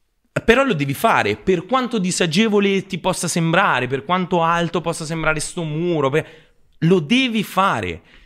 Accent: Perugia, Umbria, Italy; Guarda, io sono di Perugia

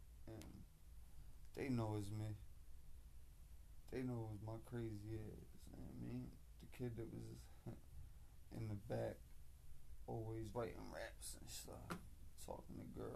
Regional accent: Philadelphia, Pennsylvania, United States; me, I'm from Philly. I'm, you know, I brought Philly attitude to Jersey

